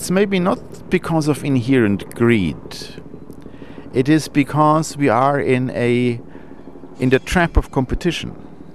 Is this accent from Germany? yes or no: yes; Germany; Like I would say, I'm a German or what, or, you know.